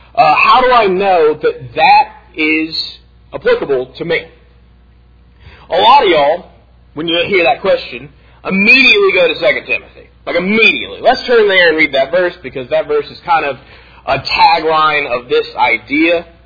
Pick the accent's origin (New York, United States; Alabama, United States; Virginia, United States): Alabama, United States; But growing up in Alabama, there's not a predominantly Jewish heritage.